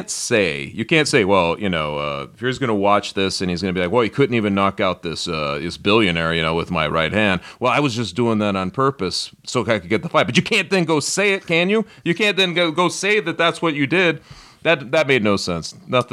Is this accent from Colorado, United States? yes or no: yes; Denver, Colorado, United States; I still remember growing up in Denver, I was very young